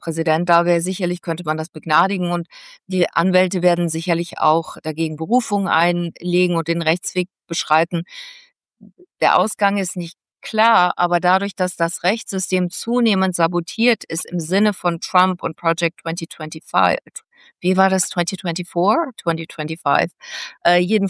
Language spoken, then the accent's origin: German; United States; und ich bin ja auch Amerikanerin mit blauem Pass